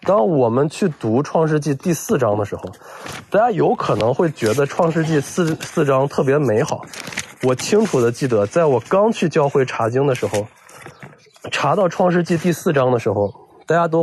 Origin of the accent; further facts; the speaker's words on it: China; 我们中国人说，有人在的地方就有江湖